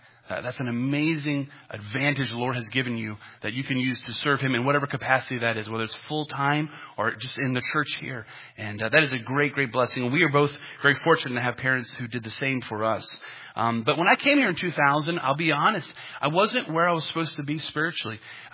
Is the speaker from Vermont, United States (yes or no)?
no; West Virginia, United States; You have to understand, it was the first time I'd ever been out of the country. I grew up in West Virginia. It was very strange for me.